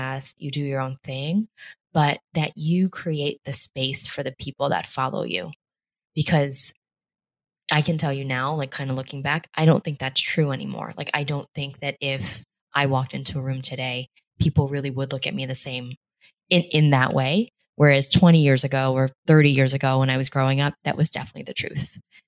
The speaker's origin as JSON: {"language": "English", "country": "United States", "said": "being an American and living in this country"}